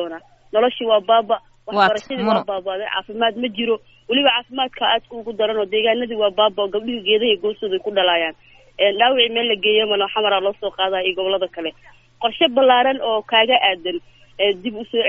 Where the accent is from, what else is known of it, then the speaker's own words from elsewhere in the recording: Beledweyne, Hiran, Somalia; born there; Aniga waxaan kasoo jeedaa Iran, aan kasoo jeedaa gaar ahaan magaalada Baladweyne aan ku dhashay.